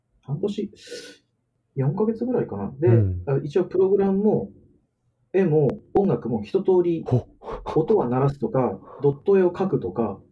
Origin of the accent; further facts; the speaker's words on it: Tochigi, Japan; 僕あの栃木の片田舎出身なんですけど